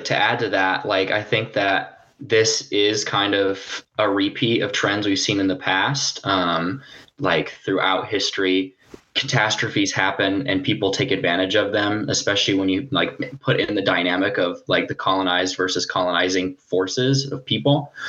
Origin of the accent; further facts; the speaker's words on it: Washington, United States; I'm from the Lummi, Upper Skagit, Nooksack Nations, whose traditional territories lie within what is now known as Washington State in British Columbia.